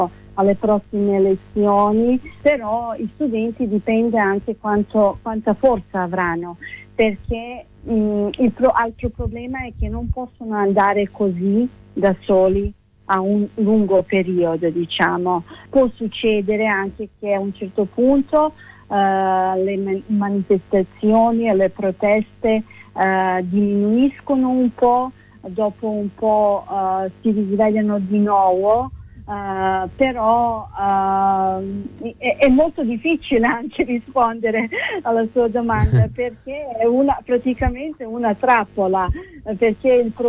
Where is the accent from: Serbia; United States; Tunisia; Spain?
Serbia; Italian is a second language; sono una serba che ha anche manifestato negli anni 2000 contro il regime di Milošević, e quindi conosco molto bene il mio popolo